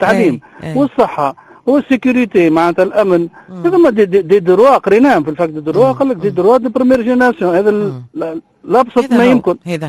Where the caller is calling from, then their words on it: Tunisia; واحد ابريتو شنو الشهير اللي عندنا في تونس